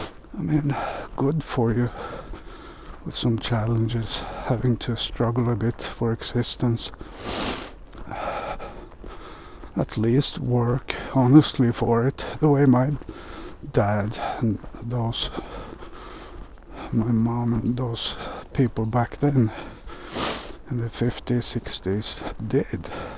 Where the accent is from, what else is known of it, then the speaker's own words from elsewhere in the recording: Sweden; English is a second language; like in my hometown area there, Sweden, was the textile industry area where my father, who had a little trouser production company factory, used to drive around and buy cloth from the weavery